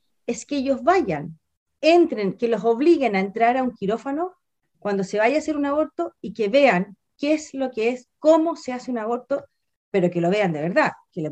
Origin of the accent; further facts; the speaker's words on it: Chile; yo creo que estaríamos en un problema claro de seguir divididos como chilenos